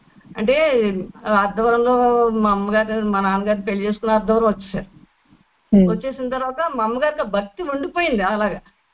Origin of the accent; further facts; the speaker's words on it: Ardhavaram, Andhra Pradesh, India; మాది పల్లెటూరమ్మ, చిన్నప్పటి నుంచి ఆర్ధవరంలోనే పెరిగాం, ఆర్ధవరంలోనే చదువుకున్నాం.